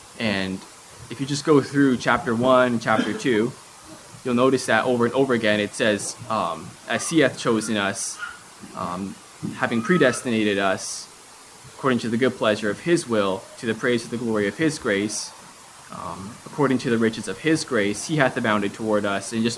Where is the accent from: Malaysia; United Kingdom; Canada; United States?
Canada; Ontario; I'm from Ontario too, just lived here for a few more years